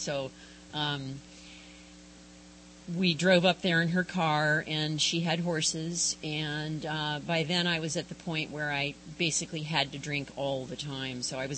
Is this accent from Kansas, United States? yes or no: no; San Diego, California, United States; I was born and raised in San Diego, the youngest of four kids, and I'm the only girl, and I'm the baby, so I may have been a little bit spoiled.